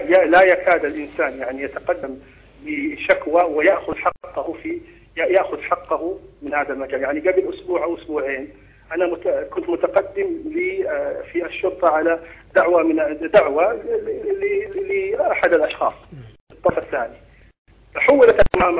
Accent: Saudi Arabia; أن عندنا في السعودية هناك تقسيم ما بين الحاضرة وما بين البادية

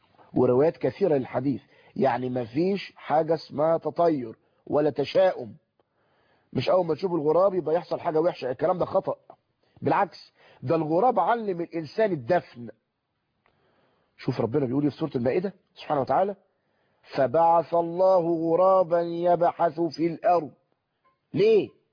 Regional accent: Egypt

